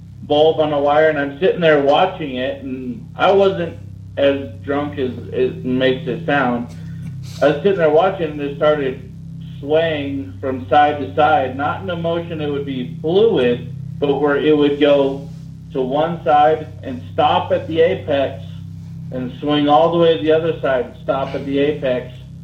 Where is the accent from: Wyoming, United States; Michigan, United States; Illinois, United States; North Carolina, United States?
Wyoming, United States; Gillette; Well, I'm calling from Gillette, Wyoming. That's where I'm from.